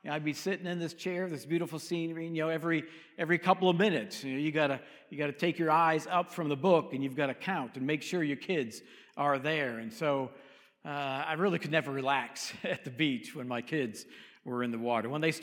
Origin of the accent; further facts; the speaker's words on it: Massachusetts, United States; Growing up in Massachusetts, about 30 miles north of Boston, so pretty close to the beaches as well.